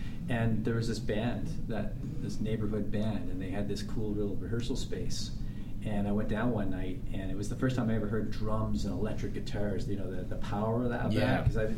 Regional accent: Halifax, Nova Scotia, Canada; I am originally from Canada, yes.

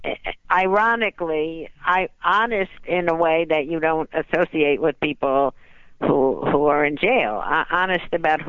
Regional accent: Paterson, New Jersey, United States; I'm from New Jersey.

